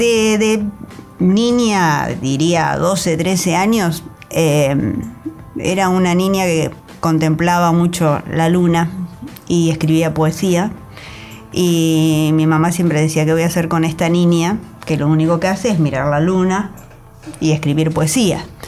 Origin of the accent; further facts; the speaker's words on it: Saliqueló, Buenos Aires Province, Argentina; yo volví a mi pueblo, Saliqueló, provincia de Buenos Aires